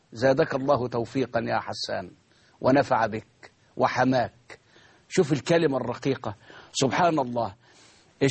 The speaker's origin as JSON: {"language": "Arabic", "country": "Egypt", "said": "وبركز وبأكد على إجرام المجرمين في تلويث مياه النيل ومياه الترع عندنا في مصر."}